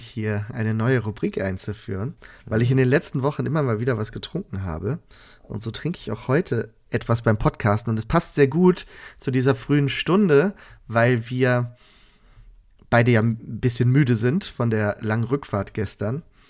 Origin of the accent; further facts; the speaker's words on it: Bavaria, Germany; Wir kommen ja aus Bayern, da müssen wir so sprechen, ne?